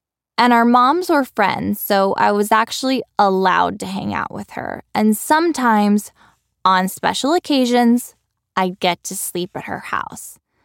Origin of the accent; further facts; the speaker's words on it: Texas, United States; now in New York, United States; It was one thing for me to have seen this kind of wealth in my hometown in Texas, but here in the bustle of New York